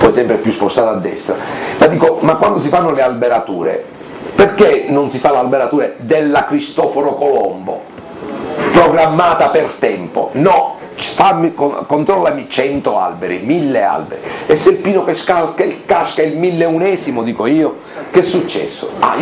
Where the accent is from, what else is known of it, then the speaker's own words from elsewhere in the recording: Bivona, Sicily, Italy; Roma non è il comune di Bivona, il mio paese di origine, per non citare e non far torto a nessuno, dove sono 4.000 anime, 5.000 anime